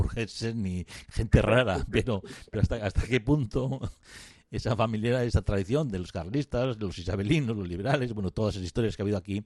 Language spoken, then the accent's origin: Spanish; Basque Country, Spain; siendo vasco uno no puede dejar de.